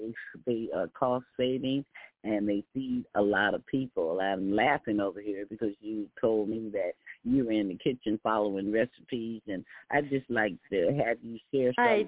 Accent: Texas, United States; As a Texan, we do not eat sauce on our barbecue.

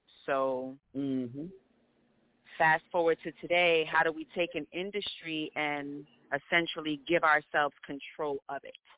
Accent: Paterson, New Jersey, United States; also born or lived in Los Angeles; now in Bronx, United States; Well, I mean, I'm originally from Patterson. Not born, but I was raised

